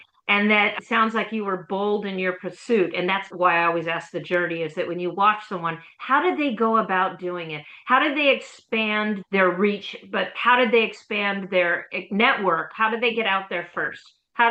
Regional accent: Los Angeles, California, United States; I was born and bred in Los Angeles, so you have all those resources and it's huge.

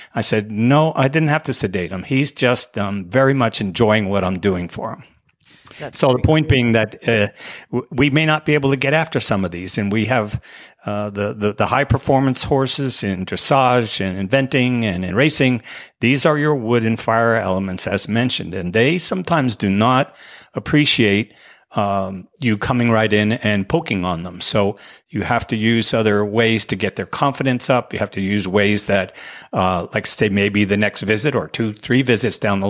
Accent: New York, United States; I'm from New York

